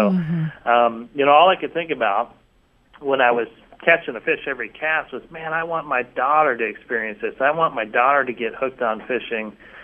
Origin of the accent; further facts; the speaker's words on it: Portland, Oregon, United States; I grew up in Northeast Portland, and it became really clear in my first experience in the outdoors, the unique opportunities that exist here in Oregon.